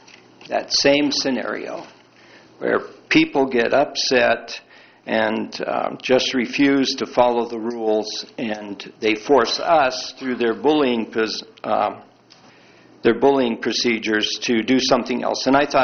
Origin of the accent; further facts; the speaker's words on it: Great Falls, Montana, United States; I'm from Great Falls, Montana, and I'm here to comment on the Sievert easement.